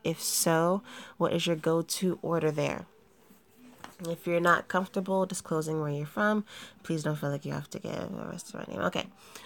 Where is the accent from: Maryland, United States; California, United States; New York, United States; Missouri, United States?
New York, United States; Okay, I am a native New Yorker. I am from New York, and it's in Brooklyn